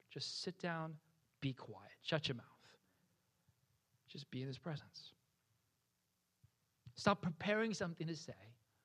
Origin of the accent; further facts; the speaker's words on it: New Jersey, United States; because I'm from New Jersey as well. I know what this is like, Peter.